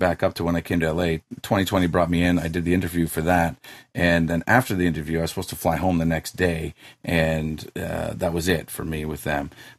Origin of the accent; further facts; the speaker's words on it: Canada; because I'm Canadian.